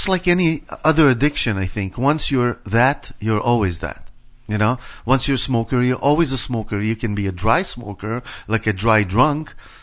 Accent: Israel; I'm from Israel, absolutely.

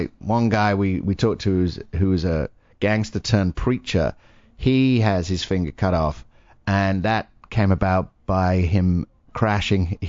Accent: United Kingdom; Being British, I'm not a fan of guns.

